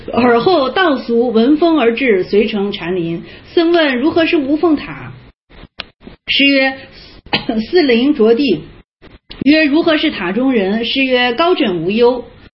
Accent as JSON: {"language": "Chinese", "region": "Henan", "country": "China", "said": "因为我们是河南的那个地方"}